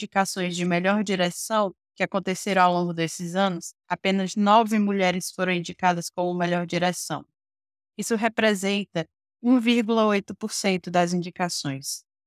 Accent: Piauí, Brazil; now in Pernambuco, Brazil; sou piauiense, radicada em Pernambuco e sou artista

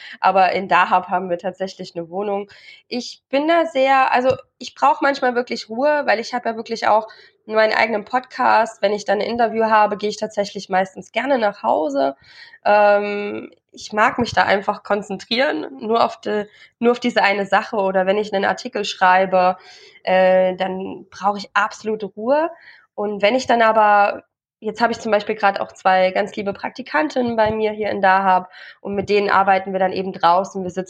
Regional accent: Leipzig, Saxony, Germany; moved away; ich bin im Osten groß geworden. Leipzig zählt zu einer der unreligiösesten Orte auf der ganzen Welt. Welch Ironie, dass ich jetzt in einem doch islamisch geprägten Land lebe.

